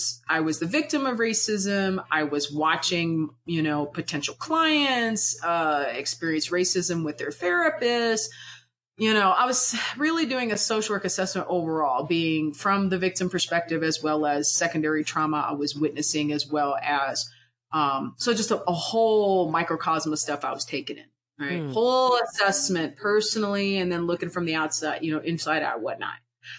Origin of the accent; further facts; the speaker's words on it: the South, United States; I had never understand that I'm from the South and racism is everywhere